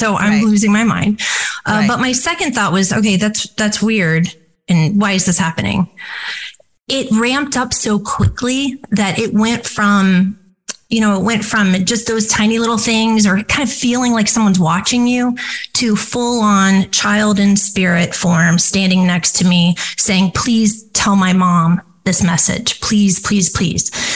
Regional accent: Ohio, United States; born there; I was born in Ohio. My parents are very grounded.

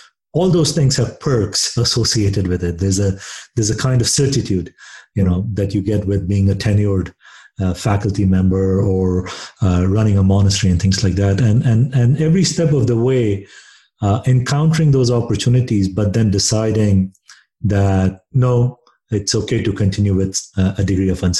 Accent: India; growing up in India

